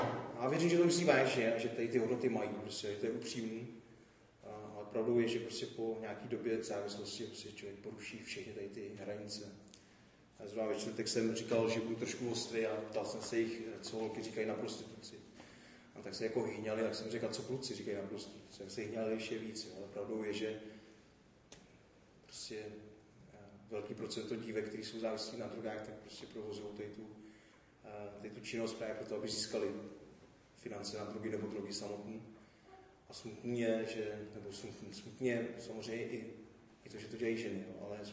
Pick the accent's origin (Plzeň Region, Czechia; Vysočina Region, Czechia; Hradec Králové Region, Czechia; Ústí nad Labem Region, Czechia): Plzeň Region, Czechia; Plzeň; protože jsem z Plzně, tak jsme se přesilovali z takový klidní části Plzně do centra.